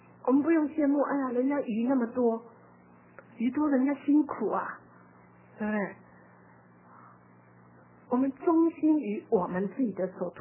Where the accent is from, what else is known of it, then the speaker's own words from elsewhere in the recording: Taiwan; now in Los Angeles, United States; 我从台湾出来的时候